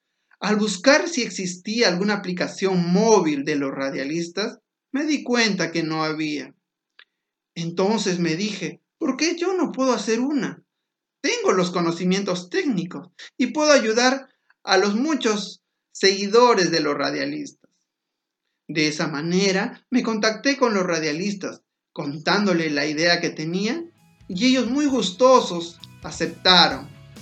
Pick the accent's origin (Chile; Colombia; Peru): Peru; Ayacucho; now in Lima, Peru; soy del Perú, del departamento de Ayacucho y nací en una pequeña comunidad andina de menos de 50 familias. Actualmente vivo en la ciudad de Lima, la capital de mi país.